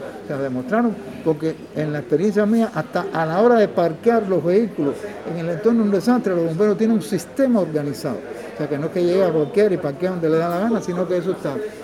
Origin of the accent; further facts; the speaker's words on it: Cuba; excepto como un cubano ver la noticia